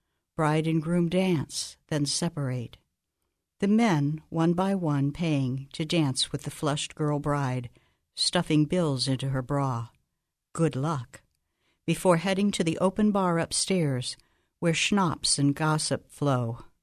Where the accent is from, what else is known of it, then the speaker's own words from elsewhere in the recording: Springfield, Ohio, United States; from Springfield, Ohio.